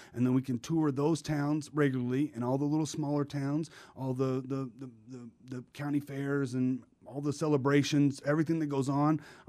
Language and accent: English; Louisville, Kentucky, United States; There was just a couple of those times when I grew up in Louisville, Kentucky, still in the territorial wrestling system